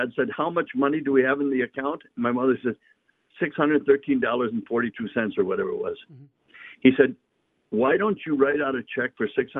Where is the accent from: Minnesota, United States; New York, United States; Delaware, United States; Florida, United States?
Minnesota, United States; St. Paul; You know that I'm from St. Paul.